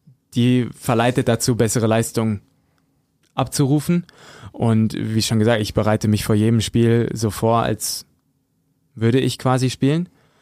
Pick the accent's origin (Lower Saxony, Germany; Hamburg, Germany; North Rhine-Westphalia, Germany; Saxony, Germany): North Rhine-Westphalia, Germany; Höxter; Ich komme aus Höxter, aus der Region, habe dann da in Beverung Rollhockey gespielt